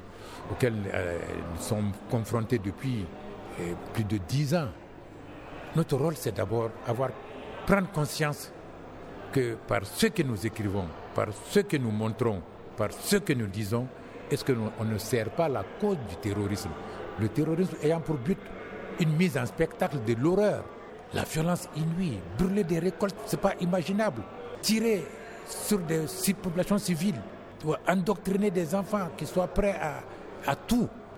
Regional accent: Mali; l'unité, c'est la citoyenneté, on est malien.

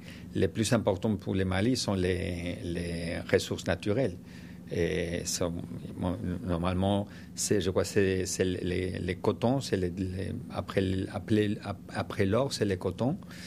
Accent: Spain; French is a second language; malheureusement, je suis d'Espagne, j'ai vu ça, et en Espagne, on a eu aussi

